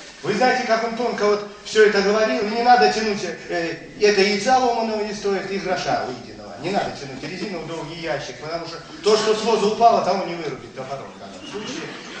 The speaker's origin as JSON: {"language": "Russian", "town": "Stavropol", "region": "Stavropol Krai", "country": "Russia", "said": "я добрый человек из Ставрополя"}